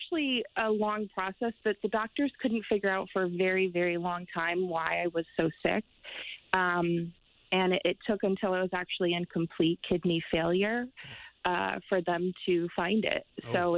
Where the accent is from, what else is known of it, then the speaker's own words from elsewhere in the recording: Middlebury, Connecticut, United States; I am 33, and I'm from Middlebury, Connecticut.